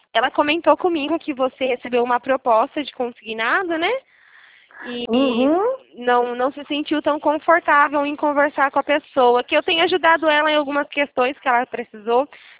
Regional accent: Araras, São Paulo, Brazil; eu sou de Araras, interior de São Paulo.

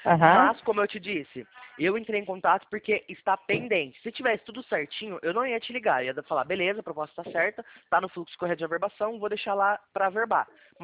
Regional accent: Campinas, São Paulo, Brazil; Eu sou de Campinas, São Paulo. Sou aqui do escritório de Campinas

